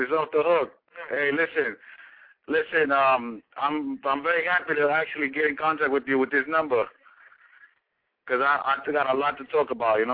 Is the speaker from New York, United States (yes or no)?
yes; Queens, New York, United States; So I'm back here, I'm back in New York from Texas, and you know what I'm saying, I'm originally from Queens